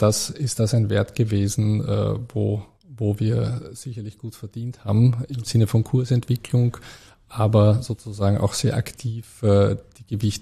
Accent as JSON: {"language": "German", "region": "Vienna", "country": "Austria", "tie": "born or raised there", "lives_now": "Switzerland", "said": "Ich bin ja Österreicher, ich bin in Wien geboren, in Wien aufgewachsen, ich habe in Wien studiert"}